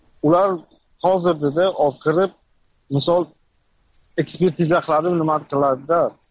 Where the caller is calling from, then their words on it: South Korea; Men Koreyadan.